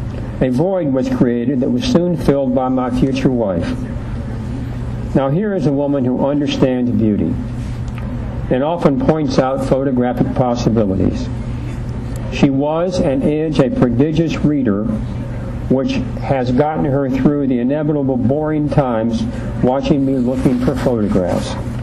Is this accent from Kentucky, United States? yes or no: yes; Kentucky, United States; I know when I travel outside of Kentucky and people say, "Where are you from?" I say, "Kentucky, Kentucky,"